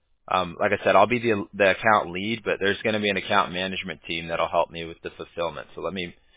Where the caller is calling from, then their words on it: California, United States; We're calling you from Orange County, California, so I could see the beach